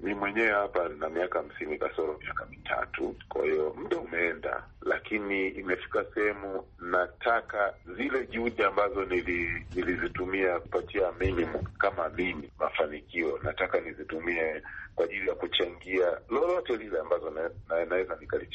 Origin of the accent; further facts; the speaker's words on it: Rombo, Kilimanjaro, Tanzania; Mimi nimetoka Rombo Mkuu, huko ndo kwetu.